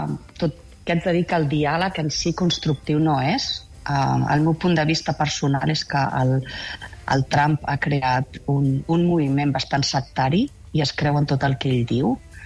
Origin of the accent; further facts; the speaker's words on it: El Masnou, Catalonia, Spain; now in Detroit, United States; i jo soc del Masnou, soc masnovina i visc a Detroit, a Michigan